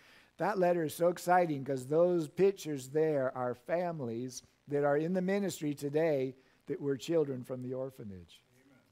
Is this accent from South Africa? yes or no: no; Canada; this verse gives me very great mixed emotions as a Canadian